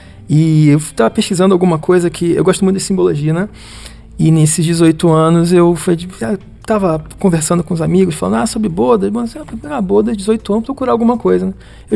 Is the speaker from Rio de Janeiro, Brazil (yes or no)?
yes; Rio de Janeiro, Brazil; E lá no Rio, né, que eu sou carioca